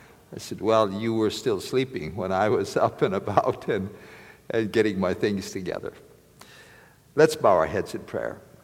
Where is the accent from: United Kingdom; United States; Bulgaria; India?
India; born there; I was born in India, and I like hot food.